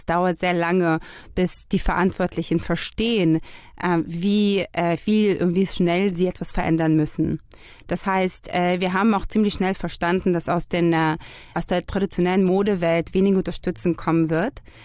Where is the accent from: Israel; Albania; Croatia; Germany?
Israel; Also wie erwähnt, wir kommen ja aus Israel.